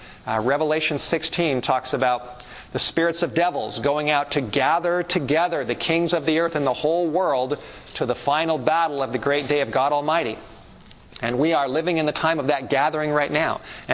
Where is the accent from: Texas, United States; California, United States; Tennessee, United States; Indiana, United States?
California, United States; Los Angeles; as a teenager, growing up in the Hollywood Hills